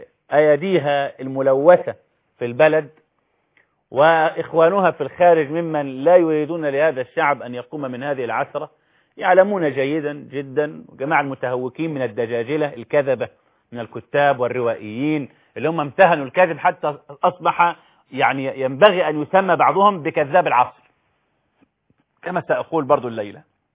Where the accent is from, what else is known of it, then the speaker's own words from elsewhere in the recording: Egypt; والكنائس التي عندنا في مصر تسع 4 أضعاف النصارى اللي في مصر